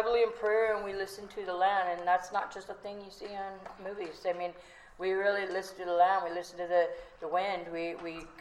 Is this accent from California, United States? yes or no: yes; Stewarts Point, California, United States; I'm Kashaya, so I'm Southern Pomo from Stewart's Point.